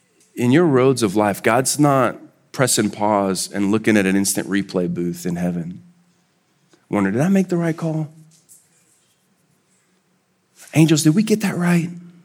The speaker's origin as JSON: {"language": "English", "town": "Houston", "region": "Texas", "country": "United States", "tie": "born or raised there", "moved": "as an adult", "said": "my wife and I moved here from Houston. I spent the first 40 years of my life in Houston, and Houston is a massive city. It's the third largest city in America, 140 nations represented"}